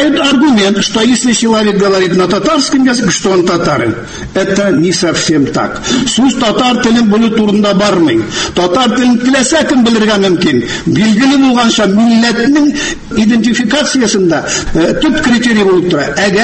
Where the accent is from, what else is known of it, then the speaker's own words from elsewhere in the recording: Bashkortostan, Russia; Мин үзем Башкортстанда туып үстем.